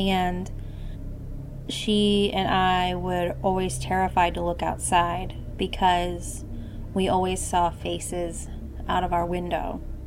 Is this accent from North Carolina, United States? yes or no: no; Dallas, Texas, United States; I am from Dallas, Texas.